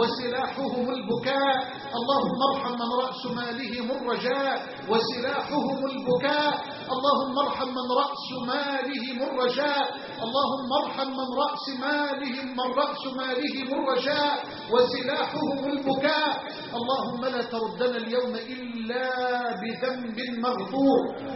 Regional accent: Egypt; اللهم اجعل بلدنا مصر أمنا أمانا سخاء رخاء

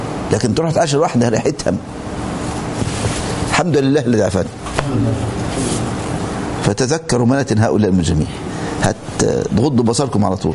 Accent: Egypt; أذكر موقف حدث عندنا في مصر

